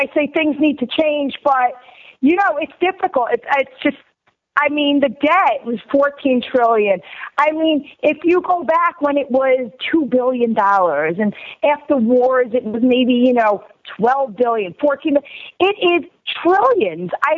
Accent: New York, United States; I'm glad I was born and raised in New York, but I am also just as glad that I am not a resident of New York.

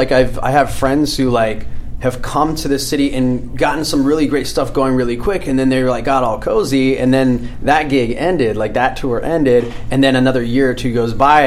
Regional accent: Los Angeles, California, United States; I grew up in North Hollywood.

